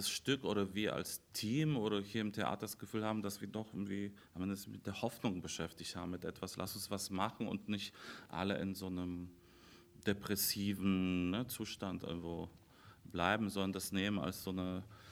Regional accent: Poland; German is a second language; now in Germany; in meiner Heimat Polen

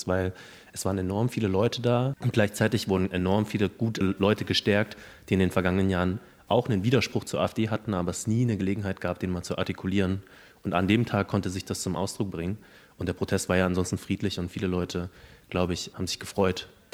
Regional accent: Riesa, Saxony, Germany; Und dann findet kurzfristig der AfD-Bundesparteitag in Riesa statt, meine alte Heimatstadt, wohin ich zurückkomme

